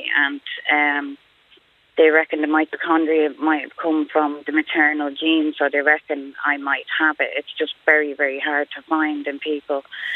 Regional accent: Leixlip, Leinster, Ireland; I was from Leixlip in Kildare

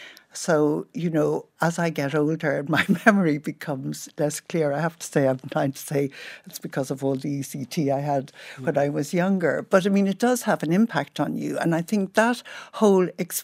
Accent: Ireland; as a girl growing up in Ireland and as a young girl beginning to learn French

